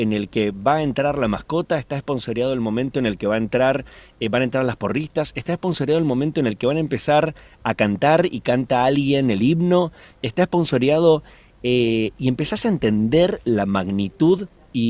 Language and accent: Spanish; Argentina; now in United States; como buen argentino, al principio lo que a uno le pasa cuando no tiene idea de cómo es el evento en sí